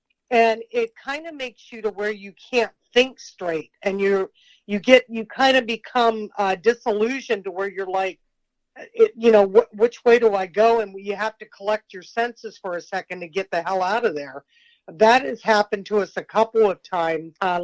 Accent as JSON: {"language": "English", "region": "Oregon", "country": "United States", "tie": "born or raised there", "said": "I grew up in Oregon, and Bigfoot was a big story when I was a kid"}